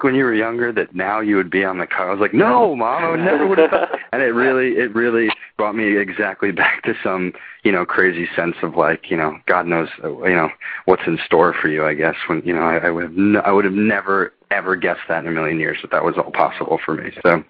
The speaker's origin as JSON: {"language": "English", "region": "New Jersey", "country": "United States", "tie": "born or raised there", "said": "I grew up in New Jersey, working in New York as a kid, and I was like a child actor"}